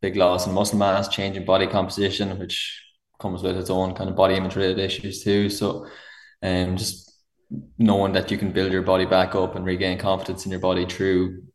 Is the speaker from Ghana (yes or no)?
no; Mullingar, Westmeath, Ireland; now in Dublin, Ireland; I'm actually from Mullingar, but I'm based in South Dublin.